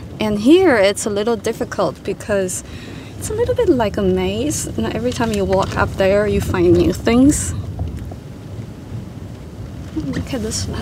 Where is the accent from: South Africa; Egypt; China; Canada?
China; English is a second language; now in California, United States